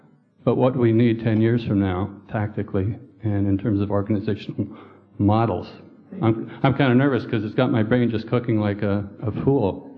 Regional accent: Collingwood, Ontario, Canada; from Collingwood, Ontario, Canada.

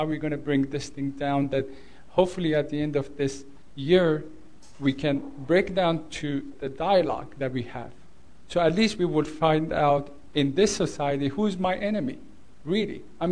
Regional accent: United States; hooray, hooray, hooray, I'm an American and I'm anti-war

